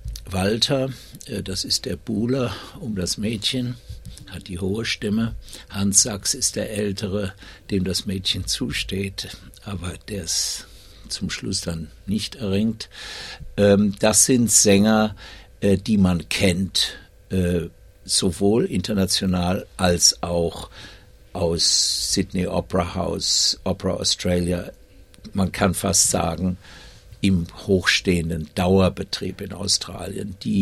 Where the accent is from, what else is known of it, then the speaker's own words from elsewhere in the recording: Wiesbaden, Hesse, Germany; Ich bin aufgewachsen in Wiesbaden, noch genauer gesagt in Wiesbaden-Biebrich